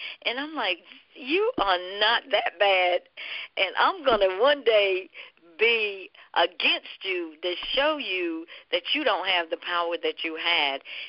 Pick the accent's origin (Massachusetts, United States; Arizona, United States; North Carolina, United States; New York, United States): North Carolina, United States; I grew up down here in the South in North Carolina